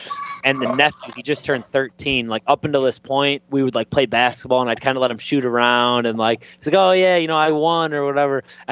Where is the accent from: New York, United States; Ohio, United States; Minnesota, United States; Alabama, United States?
New York, United States; Lewiston; now in Tampa, United States; I grew up in Western New York, where my parents still live. Lewiston, New York, beautiful little town.